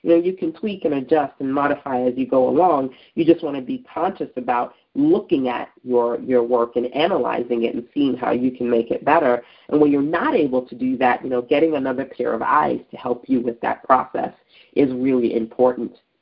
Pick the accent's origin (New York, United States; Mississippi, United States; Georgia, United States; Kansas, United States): New York, United States; New York City; I actually met Issa Rae at the Digital Undivided Conference that happened in New York City, my hometown.